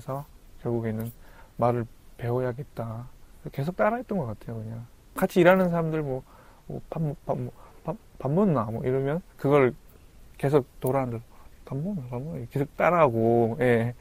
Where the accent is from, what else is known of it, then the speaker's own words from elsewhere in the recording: North Korea; accent: North Korean; now in South Korea; 예전 같으면 고향이 어디세요? 이렇게 그런 경우가 굉장히 많았어요. 왜냐하면 북쪽 사투리가 있었기 때문에.